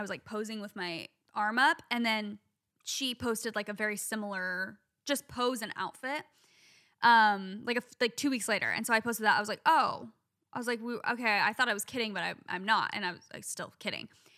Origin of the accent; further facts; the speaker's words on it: Phoenix, Arizona, United States; and because I'm from Phoenix, obviously.